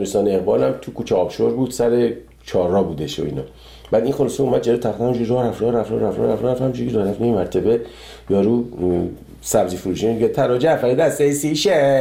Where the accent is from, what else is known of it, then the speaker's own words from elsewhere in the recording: Iran; moved away; 30 سال 30 خورده سال که از ایران من اومدم بیرون